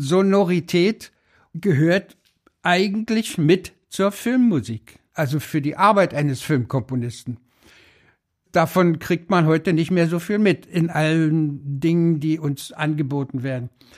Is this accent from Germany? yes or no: yes; East Germany, Germany; ich komme aus dem Osten.